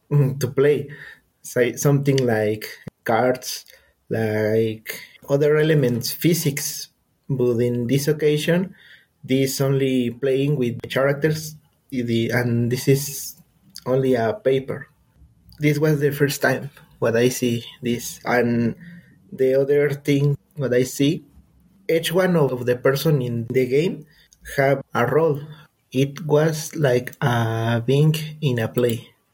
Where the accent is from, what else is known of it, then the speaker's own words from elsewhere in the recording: State of Mexico, Mexico; English is a second language; I have 28 years old. I'm from Mexico, from the Estado de Mexico.